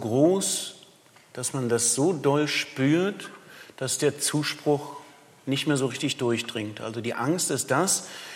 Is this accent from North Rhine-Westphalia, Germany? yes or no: no; Berlin, Germany; born there; Nun bin ich ja Berliner Jugo, in Berlin geboren und doch jugoslawische Wurzeln.